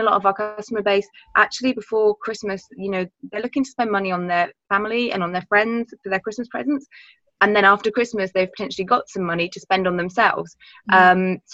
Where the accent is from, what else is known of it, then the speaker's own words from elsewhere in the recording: England, United Kingdom; we're British, you know, I'm English